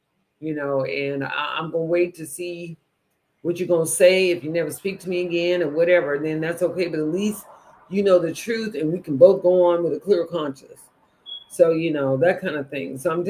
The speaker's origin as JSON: {"language": "English", "region": "Texas", "country": "United States", "tie": "born or raised there", "said": "I grew up in Texas. So I started Tejas, you know, but they taught me how to speak Spanish."}